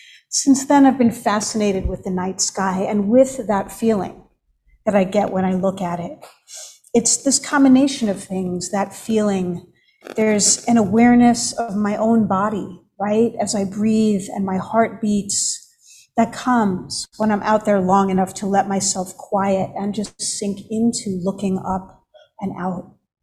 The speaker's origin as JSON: {"language": "English", "region": "New York", "country": "United States", "tie": "born or raised there", "said": "I grew up on Long Island, just a 45-minute drive from Manhattan, where there was so much light from the night sky."}